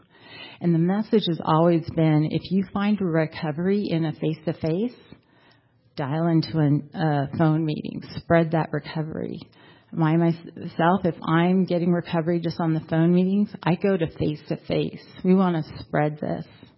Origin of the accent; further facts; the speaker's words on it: Colorado, United States; I'm from Northern Colorado, so we have our own intergroup.